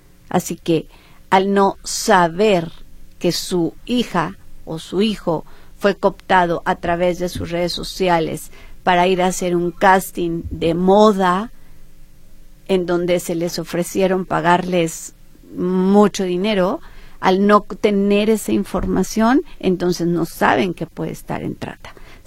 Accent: Jalisco, Mexico; Estamos como mexicanos y como jaliscienses encantados de tener el Mundial en casa

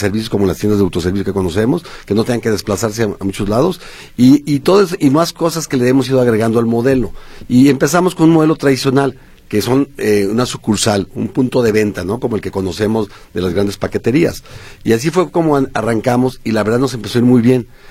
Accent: Mexico; de por sí somos flojitos los mexicanos

